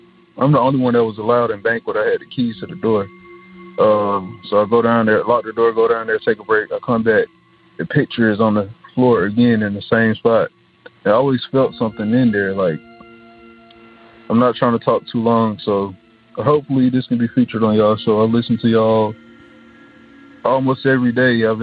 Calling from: Atlanta, Georgia, United States; I'm calling from Atlanta, Georgia.

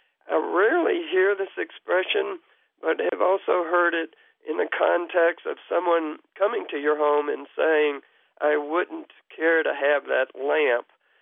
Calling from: Kingsport, Tennessee, United States; I'm calling from Kingsport, Tennessee.

